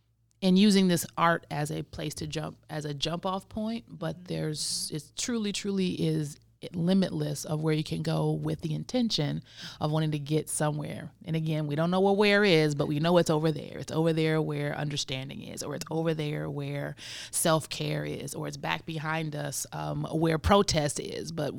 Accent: Milwaukee, Wisconsin, United States; born there; I'm originally from Milwaukee. I'm an Army brat. So Milwaukee is where I was born. St. Joseph's Hospital.

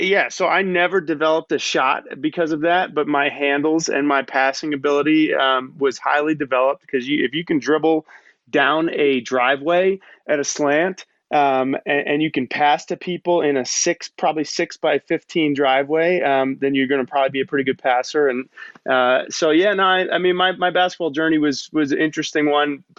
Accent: Brooklyn, New York, United States; I grew up in Brooklyn, New York, playing CYO ball and all that kind of stuff, but playing in a driveway.

